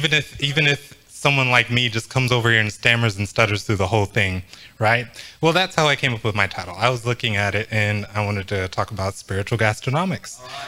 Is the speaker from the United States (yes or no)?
no; Kenya; I'm from Kenya